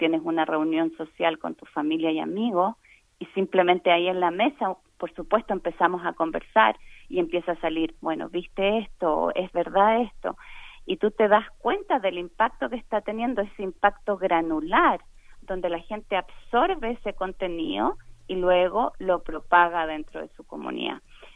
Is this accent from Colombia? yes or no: no; Chile; a mí como latina, lo que más me molesta en particular, cuando tú estás todavía, tienes familia en tu país de origen, por ejemplo, en mi caso en Chile